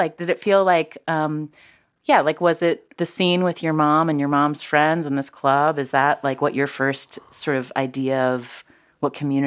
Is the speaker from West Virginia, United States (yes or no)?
yes; Charleston, West Virginia, United States; Oh, I grew up in Charleston, West Virginia.